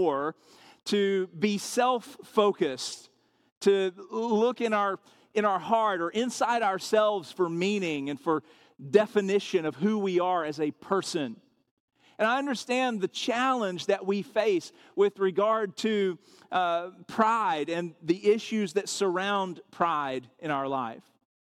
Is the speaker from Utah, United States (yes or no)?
no; Arkansas, United States; And remember, I'm from Arkansas, so the only thing I thought to say in that moment was